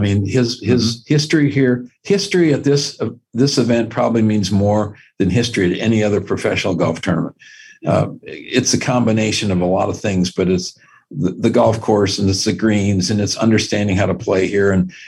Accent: Midwest, United States; we talk about it, growing up in the Midwest, Augusta National, the Masters, was the rite of spring.

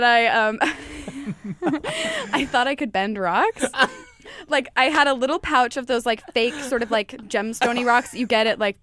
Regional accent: Cincinnati, Ohio, United States; born there; Cincinnati, Ohio.

